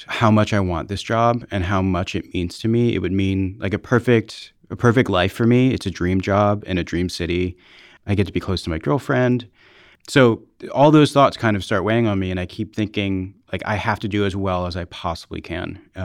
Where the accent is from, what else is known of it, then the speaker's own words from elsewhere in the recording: Allentown, Pennsylvania, United States; I'm a bassist. I'm from Allentown, Pennsylvania.